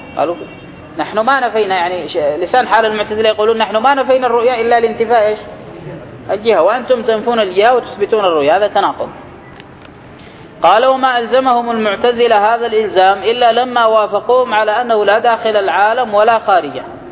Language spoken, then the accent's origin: Arabic; Yemen; موجود حتى عندنا في اليمن